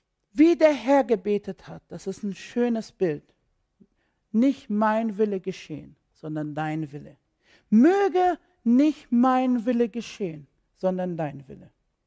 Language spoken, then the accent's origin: German; Iraq; German is a second language; now in Germany; Also ich bin ja Iraker